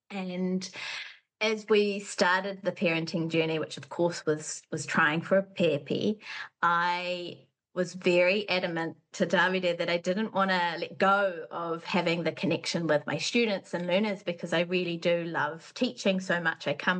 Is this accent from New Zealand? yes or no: yes; Masterton, Wellington, New Zealand; also born or lived in Hawke's Bay / Petone; as one of four kids in Wairarapa, born and raised in Masterton, and then the Hawke's Bay, and then later in Pitone, Wellington.